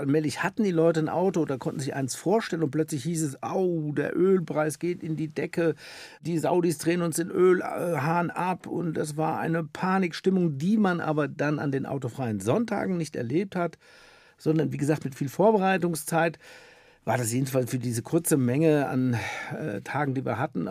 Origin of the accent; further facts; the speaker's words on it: Freudenberg, North Rhine-Westphalia, Germany; ehrlich gesagt bin ich nur in Siegen geboren und ein paar Kilometerchen weiter in dem wunderschönen Ort Freudenberg. Name ist Programm, mitten in der schönsten oder einer der schönsten Naturgegenden im schönen Siegerland aufgewachsen.